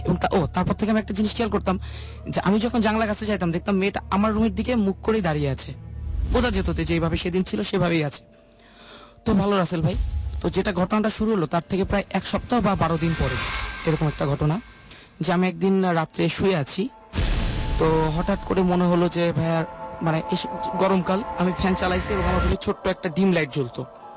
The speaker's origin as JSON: {"language": "Bangla", "town": "Dhaka", "region": "Dhaka Division", "country": "Bangladesh", "said": "আমি ধানমন্ডি 15 থেকে আসছি।"}